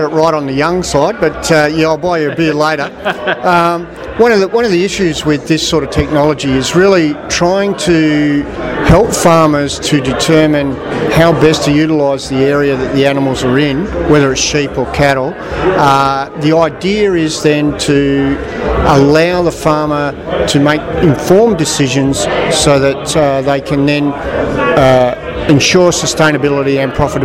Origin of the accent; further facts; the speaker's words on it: South Australia, Australia; moved away as an adult; also born or lived in Tasmania; now in Armidale, Australia; I'm from South Australia originally, and then I did dairy research there in South Australia for about 5 years, and then moved to Tasmania and did dairy research there for about 6 years